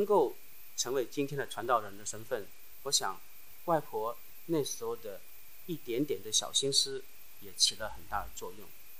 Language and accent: Chinese; Hong Kong; also born or lived in Wenzhou, Zhejiang, China; 我是在中国浙江温州出生的，然后在香港长大。我的外婆，我们的老家是在浙江苍南，就是浙江跟福建的交界的地方啊。